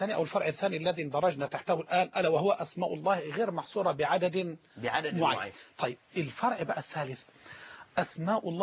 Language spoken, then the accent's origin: Arabic; Egypt; إحنا كمصريين عندي 100 جنيه أنا أجعلها للصدقة